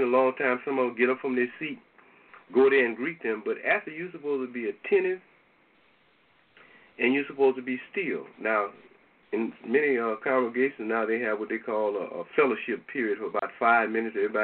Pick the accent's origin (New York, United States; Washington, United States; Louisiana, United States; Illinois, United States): Louisiana, United States; When I was growing up in Louisiana, the old folks used to say, especially my grandmother, you be prayed up once you go into the church